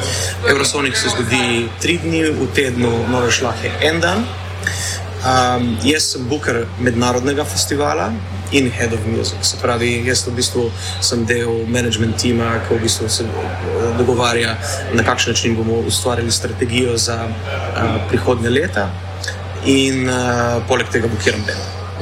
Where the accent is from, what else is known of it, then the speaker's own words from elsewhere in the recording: Ilirska Bistrica, Littoral–Inner Carniola, Slovenia; Mislim, jaz sem iz Ilirske Bistrice drugač